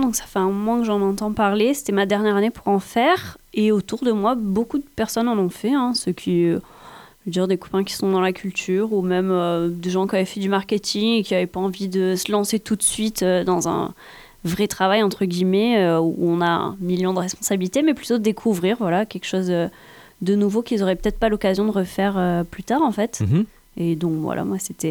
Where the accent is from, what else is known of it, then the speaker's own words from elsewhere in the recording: Montpellier, Occitanie, France; also born or lived in Kenya; je suis née au Kenya, mais ça je m'en souviens. Pas vraiment, c'est juste là où on vivait quand j'étais petite. Mais je suis originaire de Montpellier quand même, on a quand même pas mal bougé.